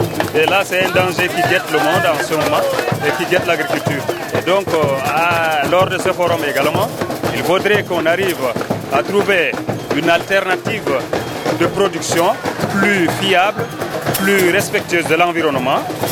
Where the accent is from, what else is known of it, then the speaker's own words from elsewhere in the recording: Chad; Je suis du Tchad et je suis agriculteur.